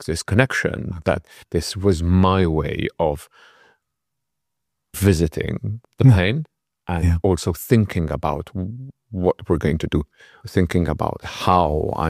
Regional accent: Malta; first language mt; English is a second language; Even though it's my native language, I had never written in Maltese.

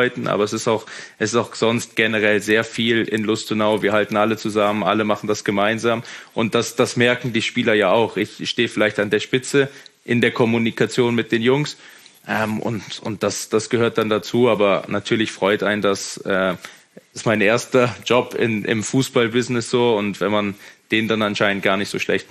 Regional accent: Germany; ich bin Deutscher

